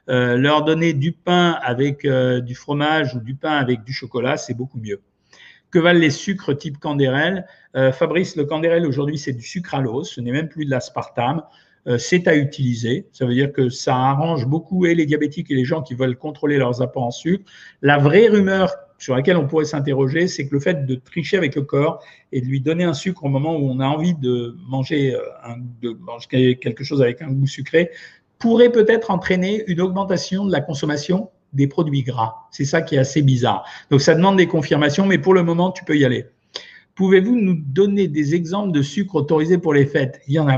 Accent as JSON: {"language": "French", "region": "Quebec", "country": "Canada", "said": "comme je suis québécoise, j'aimerais votre avis sur le sirop d'érable."}